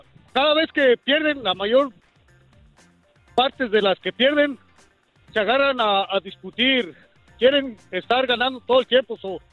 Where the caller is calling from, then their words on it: Mount Vernon, Illinois, United States; Ahorita de Mount Vernon, Illinois.